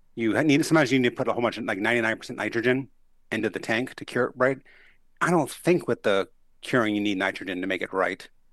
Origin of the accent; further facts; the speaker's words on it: New Orleans, Louisiana, United States; But I'm from New Orleans.